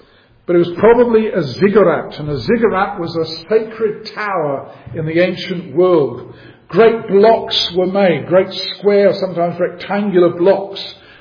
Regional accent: London, United Kingdom; I was born in London. I'm proud. I can say I'm a Londoner.

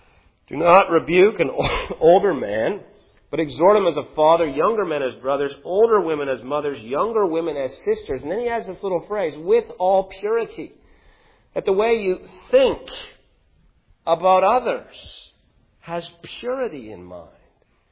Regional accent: Canada; As you know, I'm a Canadian.

